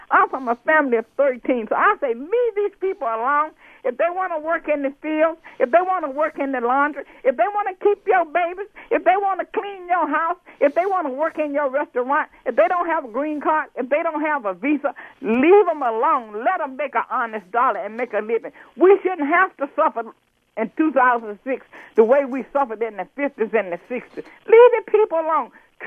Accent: Mississippi, United States; When I was growing up in Mississippi, I know what it's like to crawl on my knees all day long and pick 100 pounds of cotton and get 50 cents.

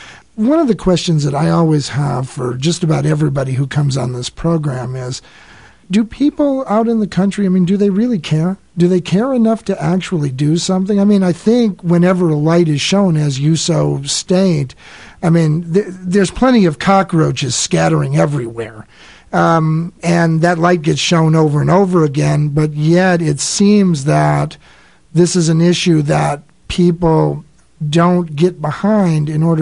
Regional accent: Chicago, Illinois, United States; I grew up in Chicago, and I remember throughout my years living there

